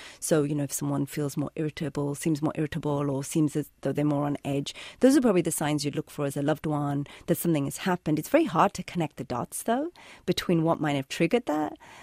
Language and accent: English; England, United Kingdom; I grew up in England, had a totally different life, was very disconnected from my family history of tragedy